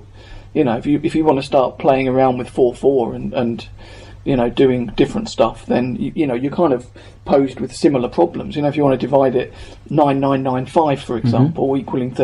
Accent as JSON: {"language": "English", "town": "Portsmouth", "region": "South East England", "country": "United Kingdom", "said": "I was from Portsmouth originally, and I lived in London at the time, though."}